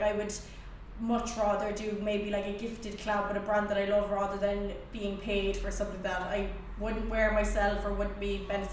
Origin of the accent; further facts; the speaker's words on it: Ireland; I'm from Ireland, I'm over here doing like some shots and stuff for work.